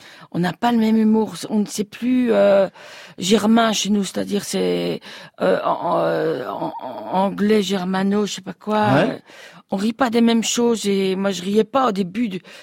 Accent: Belgium; Ah, je suis belge, moi

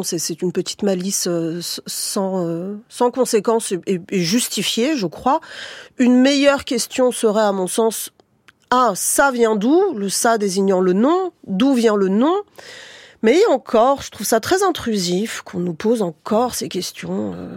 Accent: Paris, Île-de-France, France; de Français de... Comme on dit, voilà, je le redis, de deuxième génération. Tu viens d'où ? Bon, bah, je viens d'un certain quartier de Paris.

